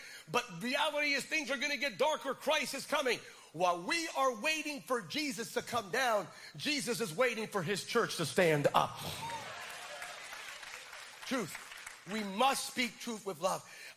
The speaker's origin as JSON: {"language": "English", "town": "Bethlehem", "region": "Pennsylvania", "country": "United States", "said": "I'm from Bethlehem, Pennsylvania, originally."}